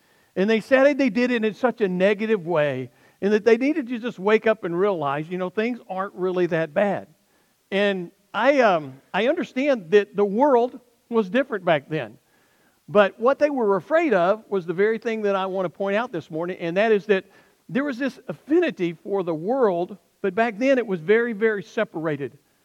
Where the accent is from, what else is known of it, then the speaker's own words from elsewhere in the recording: Alabama, United States; I'm from Alabama.